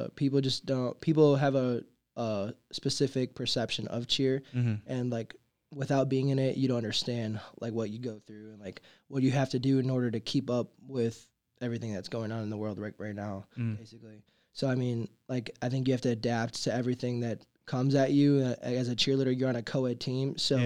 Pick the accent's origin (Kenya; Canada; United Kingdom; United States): United States; Milwaukee, Wisconsin; Milwaukee, Wisconsin.